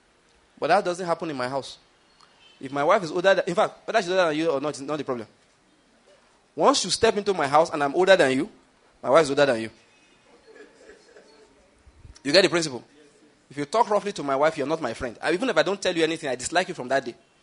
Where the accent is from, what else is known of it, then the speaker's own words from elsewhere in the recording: Western Nigeria, Nigeria; Incidentally, it's not common in my own part. I'm from Western Nigeria.